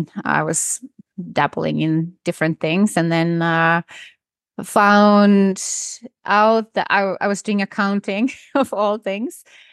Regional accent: northern Finland, Finland; So I was born and raised in Finland, deep in the forest of North Finland.

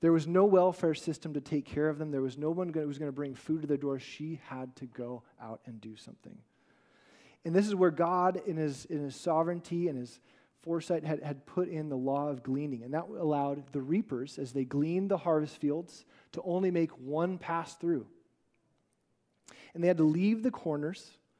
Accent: California, United States; See, we grew up in the Central Valley, and up in the Sierras, there was this mountain that, for whatever reason, I was always drawn to look at.

